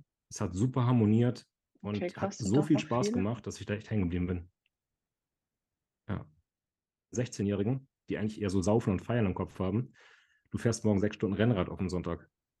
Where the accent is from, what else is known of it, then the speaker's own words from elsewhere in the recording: Kiel, Schleswig-Holstein, Germany; now in Hamburg, Germany; mir wurde vor 32 Jahren der Name … gegeben. Ich bin gerade Hamburger, würde aber ganz gern wieder in Kiel leben wollen, was meine Heimat ist.